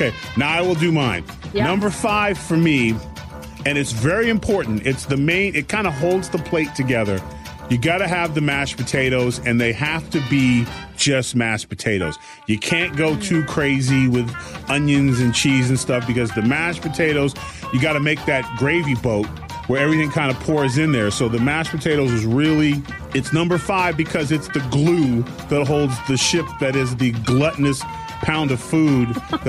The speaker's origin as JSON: {"language": "English", "region": "California", "country": "United States", "said": "Like I'm from California. Like I've been up there."}